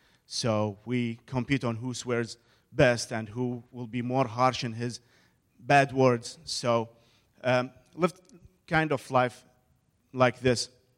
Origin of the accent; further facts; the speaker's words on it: Iraq; I was born and raised in Iraq to a Catholic family there.